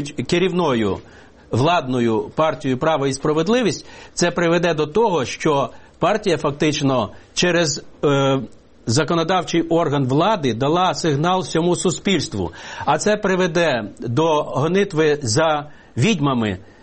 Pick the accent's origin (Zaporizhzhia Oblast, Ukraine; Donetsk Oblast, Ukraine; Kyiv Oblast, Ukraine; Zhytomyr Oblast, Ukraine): Zhytomyr Oblast, Ukraine; Я з Житомирщини.